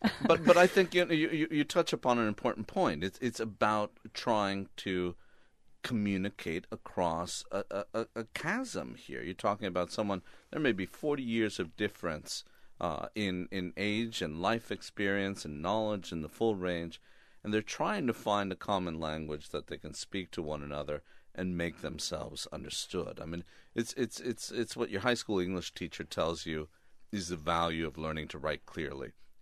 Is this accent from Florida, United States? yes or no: yes; Miami, Florida, United States; it goes from growing up in Miami, going to a school in a heavily Latino area, living in a heavily Latino area, and then going away to college in Maine, actually